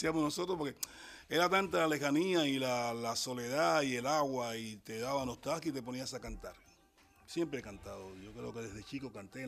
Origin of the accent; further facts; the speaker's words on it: Cuba; Hay muchos grandes músicos en mi país